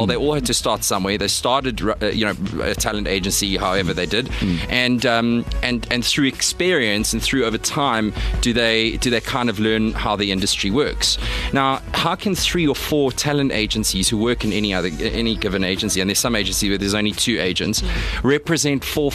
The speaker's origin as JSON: {"language": "English", "town": "Durban", "region": "KwaZulu-Natal", "country": "South Africa", "tie": "born or raised there", "lives_now": "Johannesburg, South Africa", "said": "I born and bred in Durban. I moved up to Joburg"}